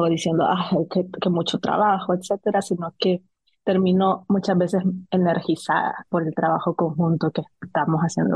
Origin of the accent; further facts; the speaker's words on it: Masaya, Nicaragua; soy una profesional nicaragüense, mi ciudad es Masaya, en Nicaragua